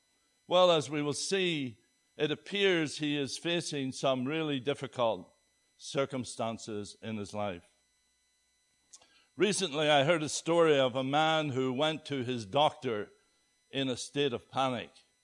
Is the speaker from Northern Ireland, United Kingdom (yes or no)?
yes; Northern Ireland, United Kingdom; I was born and raised in a little fishing village on the northeast coast of Ireland. Beautiful, beautiful place. Although growing up in Ireland in the 60s and 70s was not an easy experience.